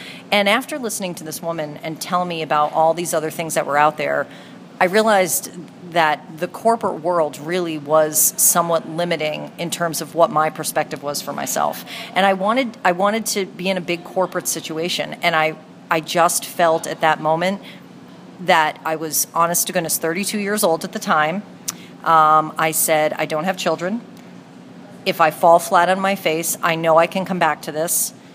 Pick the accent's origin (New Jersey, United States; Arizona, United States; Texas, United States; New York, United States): New Jersey, United States; I was born and raised in New Jersey and decided that I wanted to get out of small town living and try going to school in a bigger city